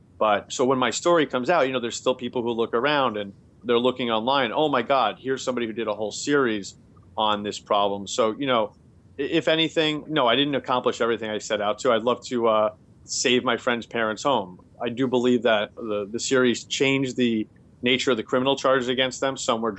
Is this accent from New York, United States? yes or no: yes; Queens, New York, United States; now in Boston, United States; especially I'm from Queens and I've lived in Boston for, you know, 14 years.